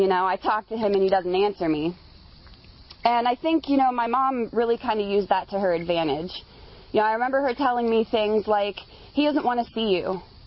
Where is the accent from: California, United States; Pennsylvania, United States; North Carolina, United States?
Pennsylvania, United States; Erie; I was originally from Erie. Leanna was my very first home area.